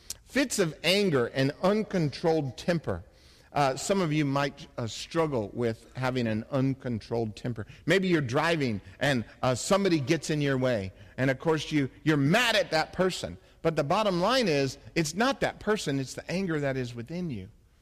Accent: Phoenix, Arizona, United States; also born or lived in Texas; You know, I grew up in Phoenix, Arizona, and I lived in Texas for a while.

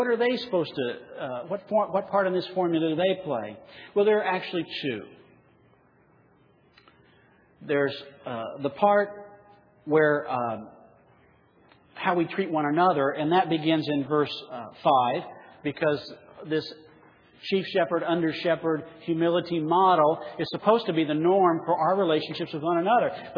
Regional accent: Illinois, United States; working at Chuck Sunoco on South Main Street in the little town I grew up in Illinois.

